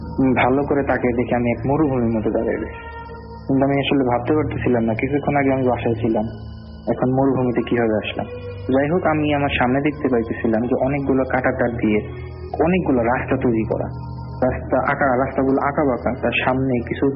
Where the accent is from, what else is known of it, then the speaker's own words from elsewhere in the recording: Dhaka, Dhaka Division, Bangladesh; আমরা বিদেশের লোক, আমরা ঢাকার লোক, এখানে আসছি নোয়াখালীতে